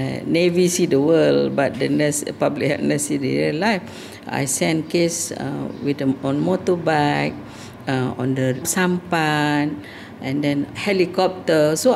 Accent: Muar, Johor, Malaysia; I came from Mua. I'm a kampung girl, actually.

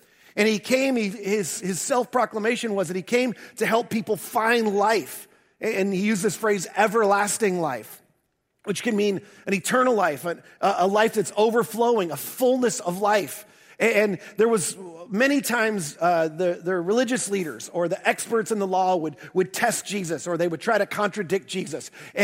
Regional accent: the North, United States; I mean, I'm a transplant to the South. I grew up in the North. I've lived here longer than I have anywhere else.

